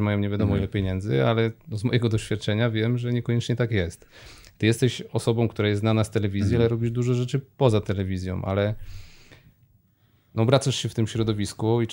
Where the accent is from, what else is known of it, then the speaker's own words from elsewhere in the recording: Szczecinek, West Pomeranian Voivodeship, Poland; also born or lived in Poznań / Wrocław / Sydney / Bangkok; now in Warsaw, Poland; Jestem ze Szczecinka, ale mieszkałem i w Poznaniu, i we Wrocławiu, i w Sydney, i w Bangkoku, i w Dubaju, i teraz trafiłem tu do Warszawy. No i w Warszawie mieszkam krótko